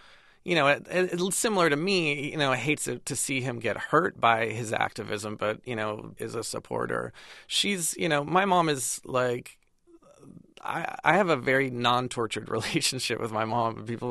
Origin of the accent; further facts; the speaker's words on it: Pasadena, California, United States; I remember I grew up in Pasadena in a very kind of homogenous, kind of suburban existence.